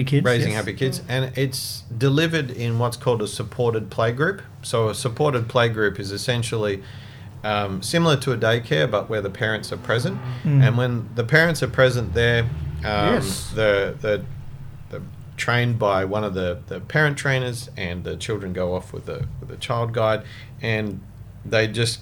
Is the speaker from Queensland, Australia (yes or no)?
yes; Cairns, Queensland, Australia; born there; also born or lived in China / Middle East / Papua New Guinea / Germany; Look, I was born in Cairns. I spent time in China, Middle East, PNG, Germany, a few other different places.